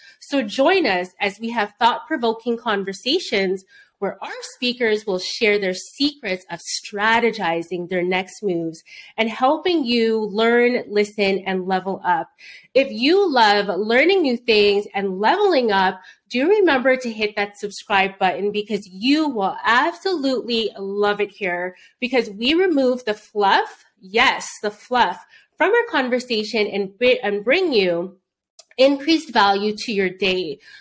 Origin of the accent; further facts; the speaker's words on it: Toronto, Ontario, Canada; Yes, my hometown in Toronto, Canada.